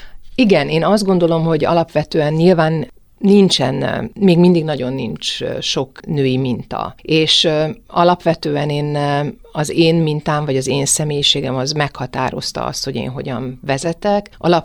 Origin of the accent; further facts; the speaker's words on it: Szeged, Csongrád-Csanád, Hungary; Szegeden nőttem föl